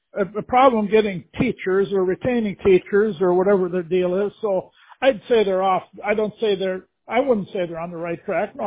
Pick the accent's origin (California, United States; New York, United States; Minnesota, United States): Minnesota, United States; I'm originally from Minnesota, and I still own a home in Minnesota.